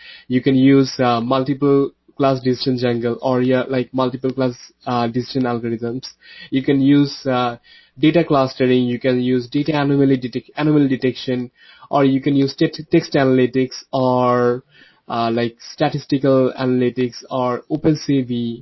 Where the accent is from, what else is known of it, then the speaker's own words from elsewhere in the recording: Saskatoon, Saskatchewan, Canada; I'm from Saskatoon, Saskatchewan, Canada, and I'm working as a researcher here at University of Saskatchewan.